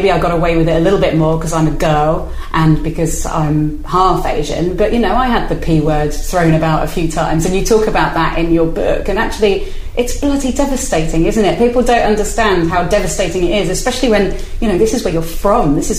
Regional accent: Spain; also born or lived in Wirral, England / London, England / Brighton, England; I feel like I'm from the Wirral, and I feel like I'm from Spain, where I grew up. And I also feel I'm from London and Brighton.

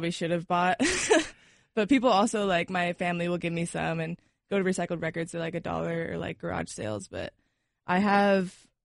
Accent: Reno, Nevada, United States; I mean, I was born and raised in Reno.

